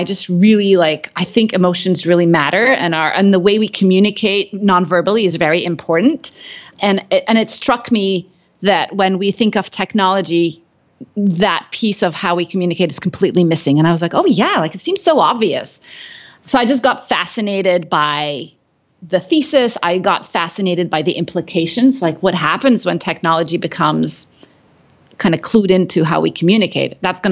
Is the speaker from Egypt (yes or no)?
yes; Cairo, Cairo Governorate, Egypt; also born or lived in Middle East; So I am Egyptian. So I grew up in Cairo and around the Middle East.